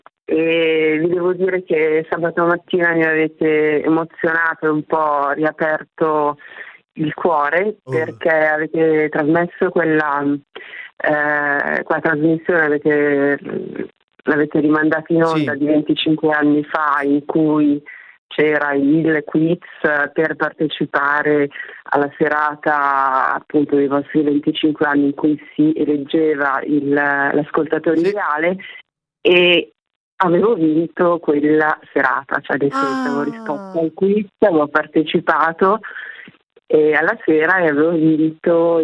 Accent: Bareggio, Lombardy, Italy; No, fuori, sono di Bareggio

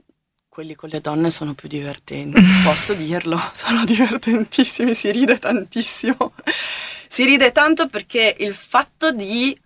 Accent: Milan, Lombardy, Italy; now in Vicenza, Italy; io sono una milanese trapiantata a Vicenza

